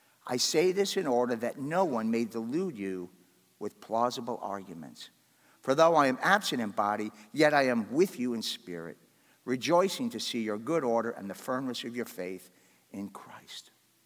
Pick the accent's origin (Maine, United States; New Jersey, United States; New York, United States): New York, United States; I'm from New York, so I'm bantering with her